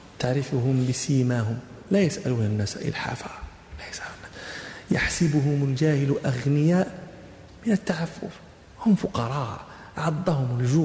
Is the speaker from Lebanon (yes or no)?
no; Morocco; من قبيلة المشهورة عندنا في المغرب